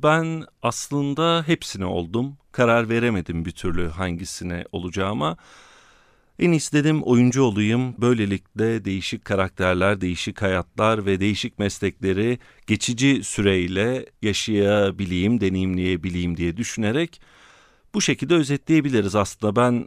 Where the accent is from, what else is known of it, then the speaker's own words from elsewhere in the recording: İzmir, Turkey; also born or lived in Ankara; now in Eskişehir, Turkey; Ben 1979 doğumluyum. Ankara doğumluyum. İzmir'de büyüdüm. İlkokul, ortaokul ve lise yıllarımı İzmir'de geçirdikten sonra Eskişehir'e geldim ve ortalama 25 yıldır da Eskişehir'de yaşıyorum.